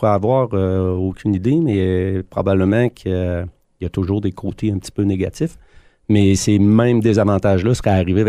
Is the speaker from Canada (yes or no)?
yes; Bécancour, Quebec, Canada; ils viennent se ressourcer chez nous à Bécancour.